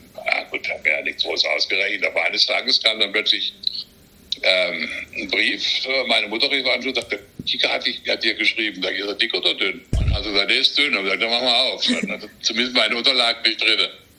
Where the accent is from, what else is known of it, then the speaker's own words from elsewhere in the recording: Baden-Württemberg, Germany; Und ich komme aus Südbaden